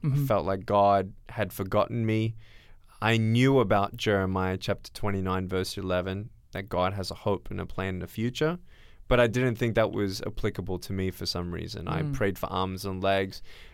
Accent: Australia; born there; I was born in Australia 31 years ago with no arms, no legs.

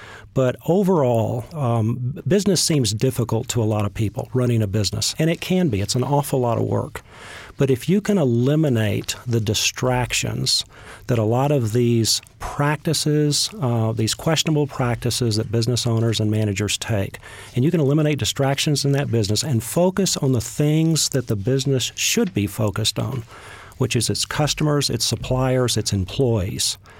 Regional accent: Texas, United States; I am a Texan, yes.

